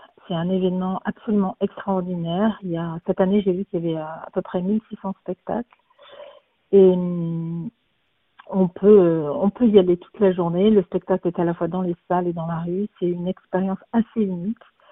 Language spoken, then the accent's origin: French; Marseille, Provence-Alpes-Côte d'Azur, France; Oui, alors moi je suis une Marseillaise pur jus, ce qui ne s'entend pas forcément dans la musique de mes phrases, mais oui, je suis du Sud.